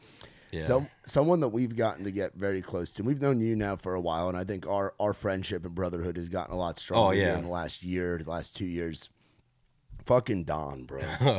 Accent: New York, United States; I grew up in New York

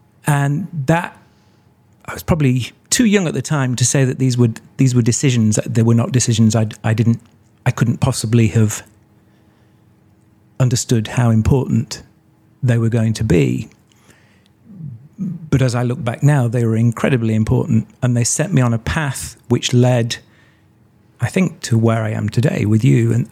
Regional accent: Nottingham, East Midlands, United Kingdom; I grew up in Nottingham

